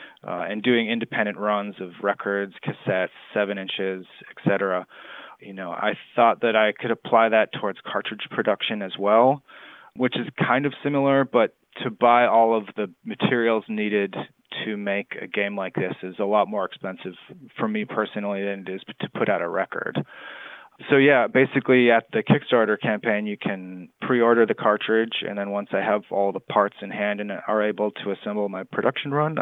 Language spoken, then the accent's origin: English; Green Bay, Wisconsin, United States; I'm originally from Green Bay, so I couldn't help putting in some of my hometown stuff there.